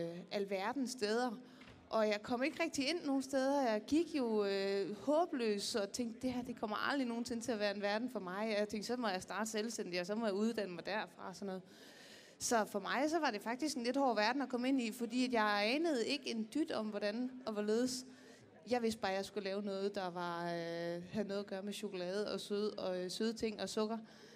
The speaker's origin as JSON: {"language": "Danish", "region": "Jutland", "country": "Denmark", "said": "Og nu kommer jeg fra det kolde Jylland"}